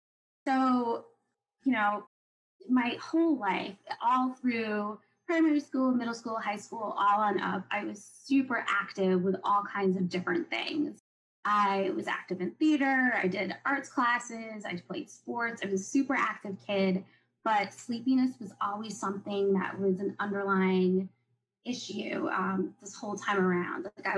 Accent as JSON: {"language": "English", "region": "Maine", "country": "United States", "tie": "born or raised there", "said": "I grew up in Maine in a really small coastal town"}